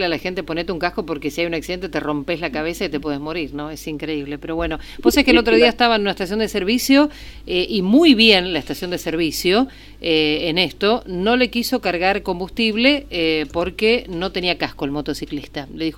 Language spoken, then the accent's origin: Spanish; Argentina; somos los argentinos.